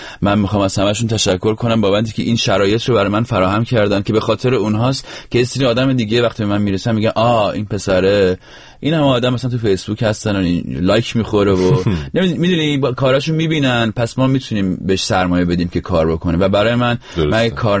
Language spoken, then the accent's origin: Persian; Rasht, Gilan, Iran